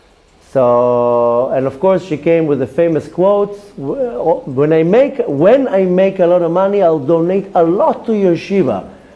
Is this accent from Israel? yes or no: yes; Israel; first language Hebrew; English is a second language; So I came with my mother tongue is Hebrew. And I would go to shuls with people that are Americans, that their mother tongue is English, and they would pray faster than I could speak.